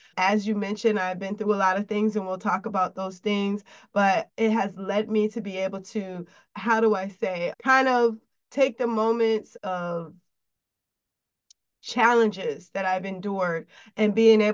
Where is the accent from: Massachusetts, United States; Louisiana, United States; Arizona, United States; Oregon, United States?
Massachusetts, United States; Springfield; also born or lived in Germany; I'm from Springfield, Mass. I am a military baby, so my dad traveled a lot when we were kids. I lived in Germany before. We lived in different parts of the States.